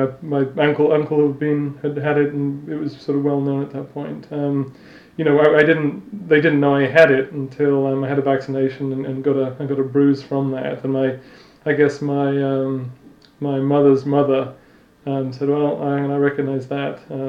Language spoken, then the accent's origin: English; Lechlade, South West England, United Kingdom; I grew up in England in a little village called Lechlade, which is about 2 hours drive west of London, with my parents and a brother, essentially.